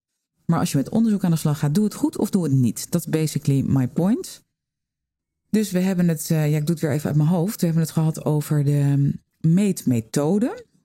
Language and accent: Dutch; Netherlands; Ik ben zelf ook een Nederlander.